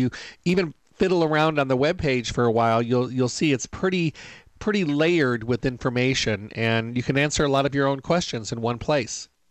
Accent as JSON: {"language": "English", "region": "Michigan", "country": "United States", "tie": "born or raised there", "lives_now": "Washington, United States", "said": "Obviously, I was raised in Michigan, so I'm used to snow"}